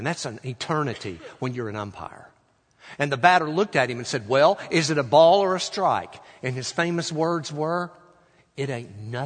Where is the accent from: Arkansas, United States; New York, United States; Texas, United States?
Arkansas, United States; Little Rock; We grew up in Little Rock, moved down here for graduate school, went back for 4 years to serve a church.